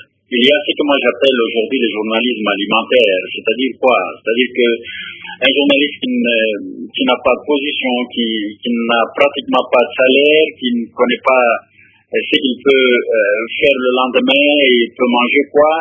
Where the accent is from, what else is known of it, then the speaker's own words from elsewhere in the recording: Mbuji-Mayi, Kasaï-Oriental, DR Congo; Voilà un peu ce qui a fait la grande actualité cette semaine ici chez nous en Mbujimayi.